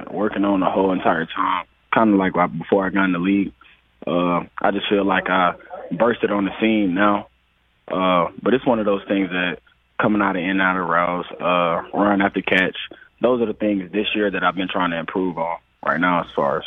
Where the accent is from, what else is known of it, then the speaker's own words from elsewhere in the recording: Alabama, United States; I'm from Alabama, so it was just beating Alabama for me.